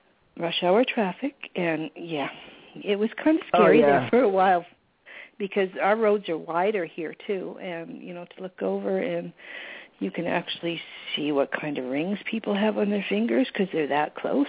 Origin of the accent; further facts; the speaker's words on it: Western Canada, Canada; we're Canadians, and we're from Western Canada, and we don't have freeways the way you guys have freeways